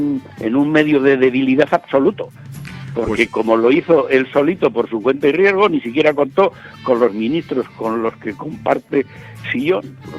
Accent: Burgos, Castile and León, Spain; moved away as an adult; Claro, y yo procedo de Burgos, el otro de Alemania, el otro de...

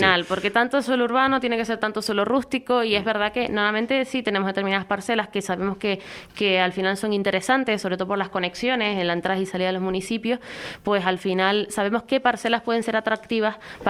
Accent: Spain; yo soy del barrio de San Agustín

